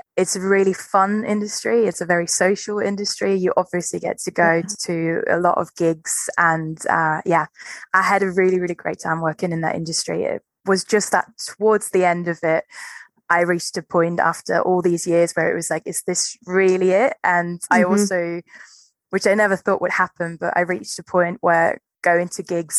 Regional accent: Germany; I'm from Germany. I am, I think 35 years old now. I'm currently back in Germany mainly because of the pandemic

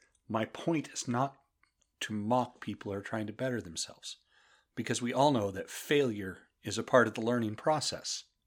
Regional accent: Caldwell, Idaho, United States; Last week, the first brew pub opened in my hometown. Wanted to shout out Dan, one of the owners, for making my first visit to White Dog Brewing in Caldwell an amazing one.

